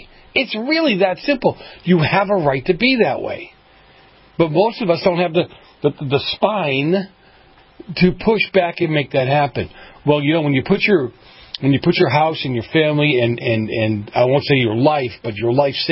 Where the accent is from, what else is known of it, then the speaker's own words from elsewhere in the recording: United States; born there; I'm an American. I was born on this soil. I'm first generation American here, but I am very proud of my Italian heritage